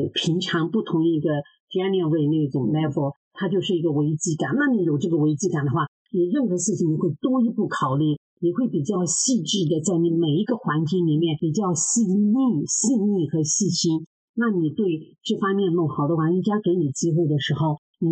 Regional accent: Hong Kong; now in United States; 因为我是香港来的，我们很快嘛，做动作

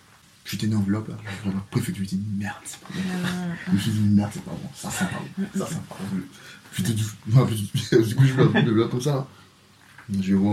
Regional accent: Côte d’Ivoire; moved away as an adult; now in France; Moi, j'ai 26 ans. Oh, je suis né à Côte d'Ivoire, je suis ivoirien. Je suis venu en Bretagne en 2020, je crois.

